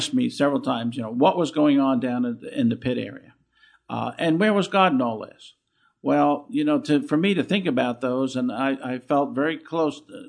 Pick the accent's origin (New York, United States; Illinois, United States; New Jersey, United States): New York, United States; Long Island; born there; So, I was born in Long Island.